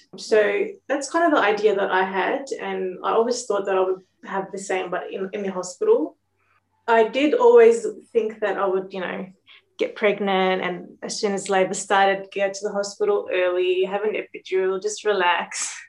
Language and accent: English; Lebanon; now in Australia; Lebanon. We're from Lebanon.